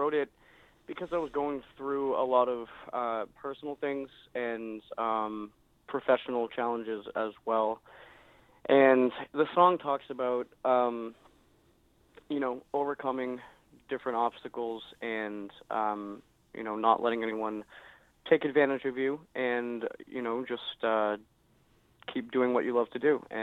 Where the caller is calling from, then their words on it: Boston, Massachusetts, United States; I'm actually based out of Boston.